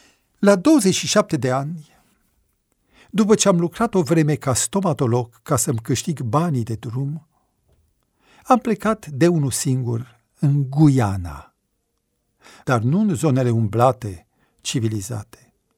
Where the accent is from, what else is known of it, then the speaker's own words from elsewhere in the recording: Mediaș, Sibiu County, Romania; Am crescut în Mediaș, într-o familie în care credința și compasiunea erau la ele acasă.